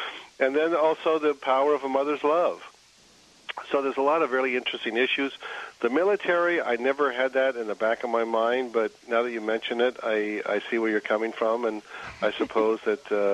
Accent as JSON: {"language": "English", "region": "Oregon", "country": "United States", "lives_now": "New York, United States", "said": "I'm from Oregon originally. I live in New York now, actually."}